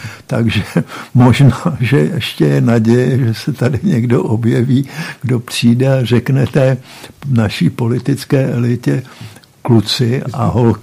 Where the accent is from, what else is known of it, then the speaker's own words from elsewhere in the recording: Prague, Czechia; born there; Rodina pochází od Olomouce. Já jsem se narodil v Praze. Jeden dědeček byl ze Strakonic